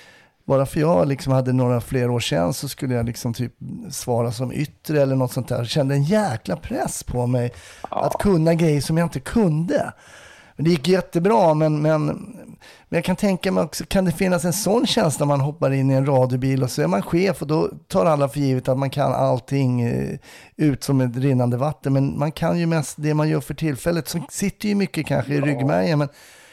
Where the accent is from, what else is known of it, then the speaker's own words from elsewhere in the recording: Stockholm, Stockholm County, Sweden; Det är som stockholmare är man ju alltid lite orolig.